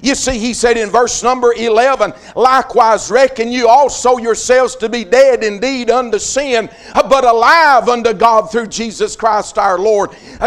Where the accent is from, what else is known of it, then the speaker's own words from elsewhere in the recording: Georgia, United States; also born or lived in Murphy, North Carolina; I was born in Murphy, moved to Dawson County, Georgia when I was little.